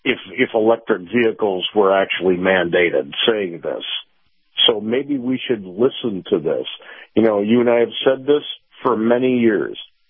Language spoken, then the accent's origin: English; Chicago, Illinois, United States; You know, I grew up in Chicago.